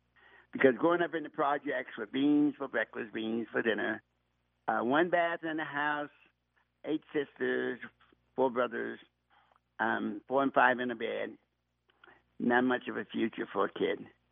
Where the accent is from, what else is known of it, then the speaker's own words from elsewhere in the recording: Washington, District of Columbia, United States; When I was growing up in Washington, D.C., in the projects and out in Northeast on Kenilworth Avenue, we didn't even leave the projects.